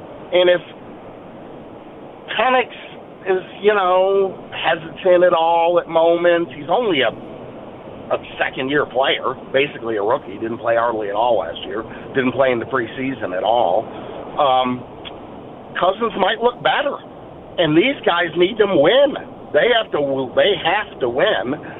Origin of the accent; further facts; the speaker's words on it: Chicago, Illinois, United States; moved away; I'm from Chicago, but I came here in 79